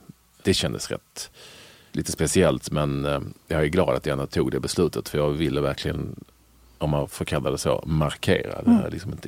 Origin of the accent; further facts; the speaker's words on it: Malmö, Skåne, Sweden; also born or lived in Landskrona; Jag föddes i Landskrona av alla jävla ställen 1965. Jag bodde där liksom några få månader innan jag flyttade till Malmö, där jag brukar säga att jag är uppväxt.